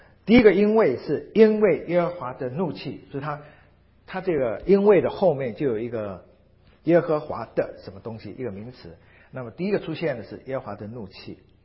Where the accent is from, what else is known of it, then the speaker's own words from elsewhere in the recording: China; 我们中国人的那种民间宗教里面， 我们中国民间宗教很多很有趣的事情